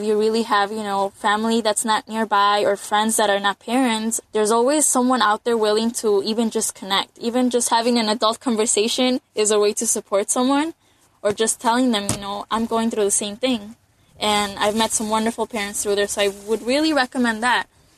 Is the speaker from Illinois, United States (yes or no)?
yes; Chicago, Illinois, United States; I'm from Chicago and luckily I was able to find some groups.